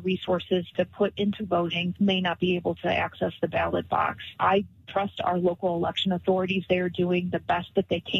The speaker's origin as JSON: {"language": "English", "town": "Fenton", "region": "Missouri", "country": "United States", "tie": "born or raised there", "said": "I grew up in Fenton. I went to Ursuline in St. Louis. My family still lives throughout the St. Louis area."}